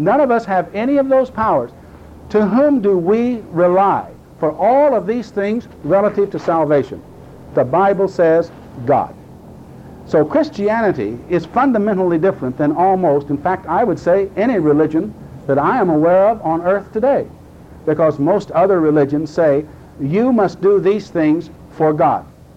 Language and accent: English; United States; But that's my privilege as an American.